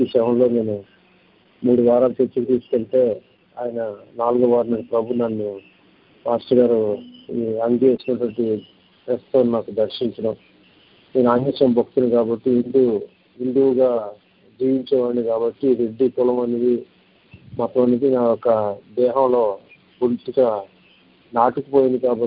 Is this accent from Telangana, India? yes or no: no; Vijayawada, Andhra Pradesh, India; born there; నేను పుట్టింది విజయవాడ.